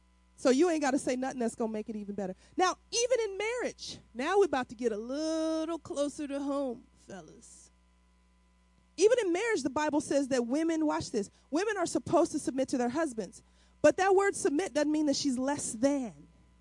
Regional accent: St. Louis, Missouri, United States; you know, I'm from St. Louis.

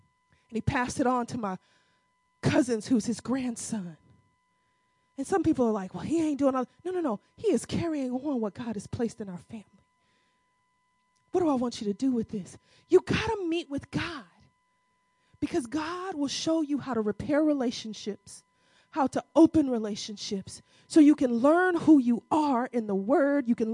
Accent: St. Louis, Missouri, United States; I'm from St. Louis.

